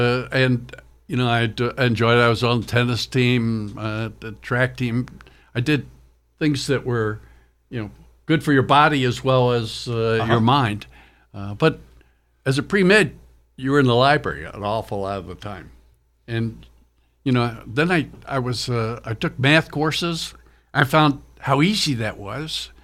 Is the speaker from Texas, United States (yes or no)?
no; Woodbury, New Jersey, United States; also born or lived in Camden; The high school's Woodbury. And then we were right by Camden, so okay. Just outside Philly. And I was born in Camden.